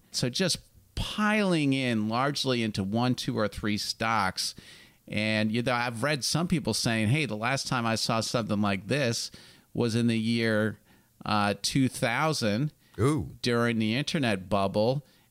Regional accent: Chicago, Illinois, United States; Now, I'm actually a Bulls fan, just to make life confusing. I grew up in Chicago.

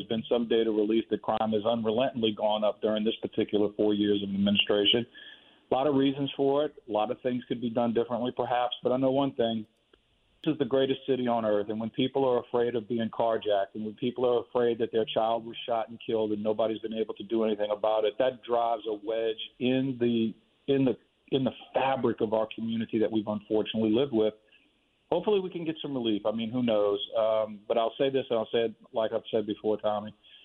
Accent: New Orleans, Louisiana, United States; I grew up and lived in New Orleans East. I grew up and lived in Gentilly in the Ninth Ward.

